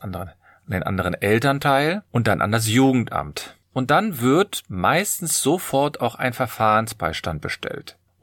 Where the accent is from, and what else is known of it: Cologne, North Rhine-Westphalia, Germany